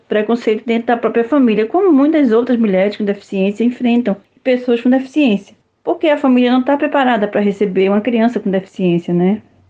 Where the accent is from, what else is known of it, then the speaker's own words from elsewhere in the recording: Northeast Brazil, Brazil; sou nordestina, sou uma mulher com baixa visão. Antes de tudo, antes de ter minha deficiência, eu sou uma mulher. Moro em Pernambuco, no nordeste do Brasil